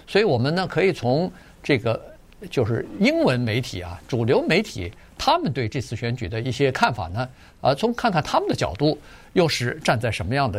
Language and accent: Chinese; China; now in United States; 因为我们是在中国长大的，中国大陆长大，然后一半的时间，超过一半的时间在美国